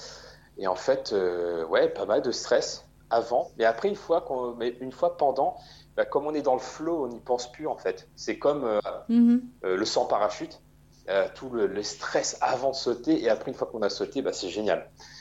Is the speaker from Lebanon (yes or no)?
no; Plaine-des-Palmistes, Réunion, France; moved away as an adult; je viens de l'île de la Réunion. J'ai grandi à la plaine des Palmistes, qui est la plus petite commune de l'île de la Réunion. Mais ma famille est originaire de la ville du Tampon, qui est une commune du sud de la Réunion. Et j'ai passé ma vie jusqu'à l'âge de 20 ans.